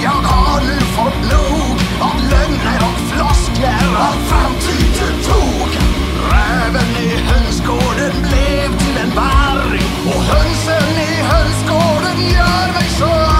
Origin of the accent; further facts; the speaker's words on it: Lappträsk, Norrbotten County, Sweden; Jo, men du vet, jag är från... Det finns ju lilla Lappträsk och stora Lappträsk